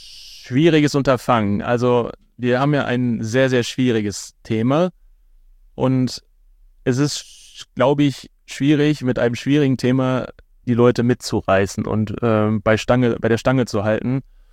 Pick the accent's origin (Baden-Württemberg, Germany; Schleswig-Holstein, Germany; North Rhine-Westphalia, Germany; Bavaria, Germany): North Rhine-Westphalia, Germany; Bochum; die Menschen in meiner Heimatstadt das so nachvollziehen können. Also ist Bochum quasi so meine